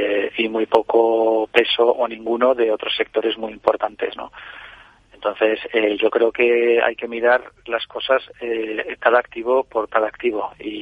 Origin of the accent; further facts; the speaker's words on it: Spain; yo pienso que nosotros como españoles tenemos una conciencia muy negativa de lo que es el mundo